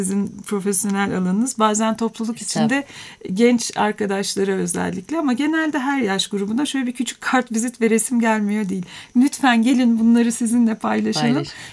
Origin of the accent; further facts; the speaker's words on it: Ankara, Turkey; Ben doğma büyüme Ankaralıyım.